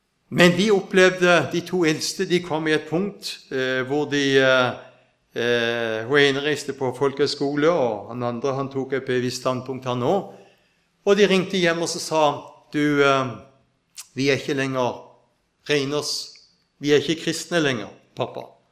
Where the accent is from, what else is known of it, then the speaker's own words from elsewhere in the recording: Lindesnes, Agder, Norway; Og jeg vokste opp der ute ved Lindesnes, så jeg liker når det blåser litt.